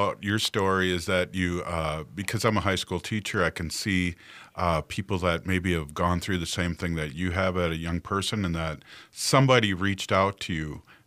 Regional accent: St. Paul, Minnesota, United States; That's dark money because I'm from St. Paul.

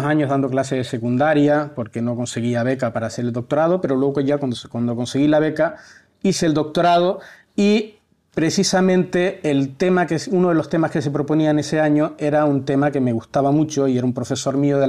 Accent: La Laguna, Canary Islands, Spain; yo soy de La Laguna, una pequeña ciudad en la isla de Tenerife, en las Islas Canarias, que están situadas, para quien no se sitúe, pertenecen a España, pero geográficamente están situadas al lado de Marruecos, del Sáhara, más bien, en África.

